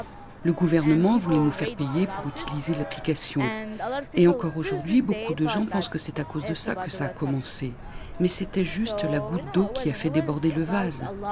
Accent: Lebanon; J'ai 20 ans, je suis libanaise

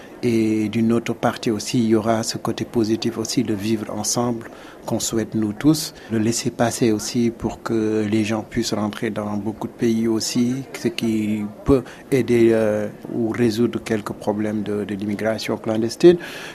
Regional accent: Senegal; born there; je représente mon pays natal qui est le Sénégal

